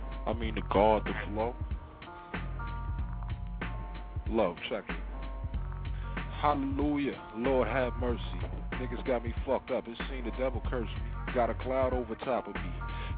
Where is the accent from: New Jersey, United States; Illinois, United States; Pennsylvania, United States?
New Jersey, United States; Irvington; I'm from Irvington.